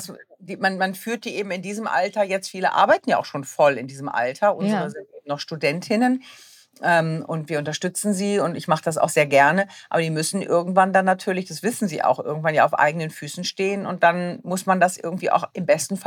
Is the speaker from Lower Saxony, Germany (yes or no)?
yes; Wunstorf, Lower Saxony, Germany; ich bin ein niedersächsisches Kind. Ich bin in Wunstorf bei Hannover groß geworden